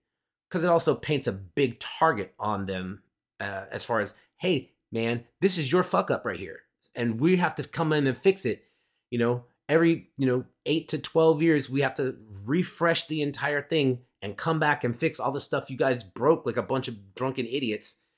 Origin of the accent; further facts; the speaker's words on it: United States; I'm a taxpayer, but I'm also an American. I'm a human being.